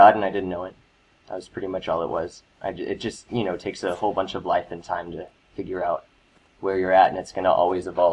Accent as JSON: {"language": "English", "town": "Dallas", "region": "Texas", "country": "United States", "tie": "born or raised there", "said": "Dallas, Texas."}